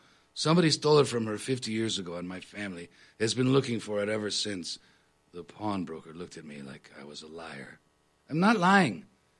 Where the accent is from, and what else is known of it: Spokane, Washington, United States; born or raised there; now in Seattle, United States